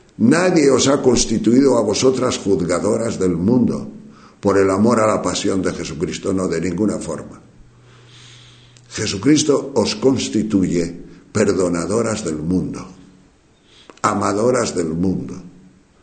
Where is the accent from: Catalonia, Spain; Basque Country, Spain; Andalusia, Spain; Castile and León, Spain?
Castile and León, Spain; Tejerina; En mi pueblo, que es un pueblo de la provincia de León, que se llama Tejerina